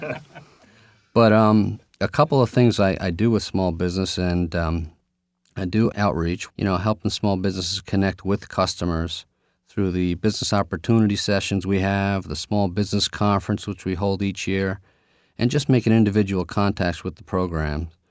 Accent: New York, United States; go back to New York, my home state

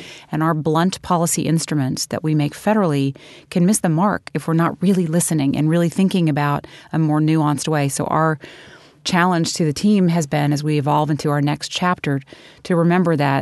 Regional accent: New Orleans, Louisiana, United States; And so there are communities in our country where, like my hometown of New Orleans, where depending on the zip code in which you live, your life expectancy varies by 25 years.

